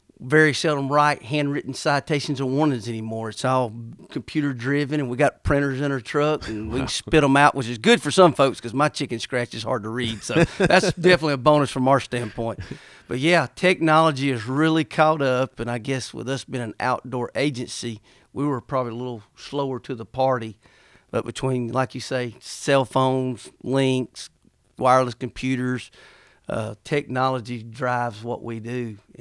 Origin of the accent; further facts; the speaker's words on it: Georgia, United States; Well, I'm from Georgia, grew up in the rural parts of the state.